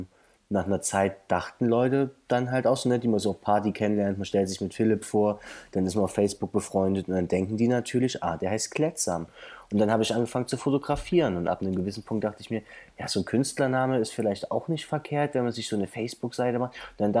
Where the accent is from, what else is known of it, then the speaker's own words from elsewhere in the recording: Chemnitz, Saxony, Germany; born there; Genau, gebürtiger Karl-Marx-Städter sogar.